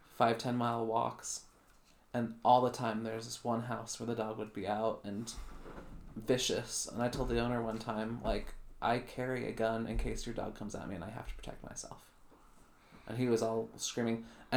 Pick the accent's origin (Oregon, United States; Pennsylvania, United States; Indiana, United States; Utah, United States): Utah, United States; Provo; born there; now in Linden, United States; I live about 12 miles from the hospital I was born in.